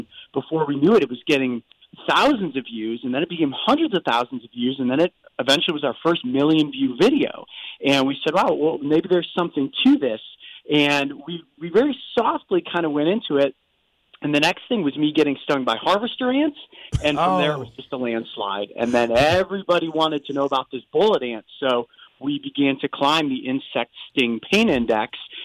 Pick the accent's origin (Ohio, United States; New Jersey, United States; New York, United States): Ohio, United States; Cleveland; now in Columbus, United States; Brave Wilderness is run out of Columbus, Ohio, but I'm from Cleveland originally. So I kind of, Ohio has been my base my entire life for the most part.